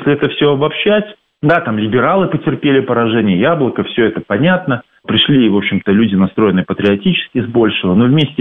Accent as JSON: {"language": "Russian", "country": "Belarus", "said": "Но вот мы, например, белорусы, я думаю, как и многие другие"}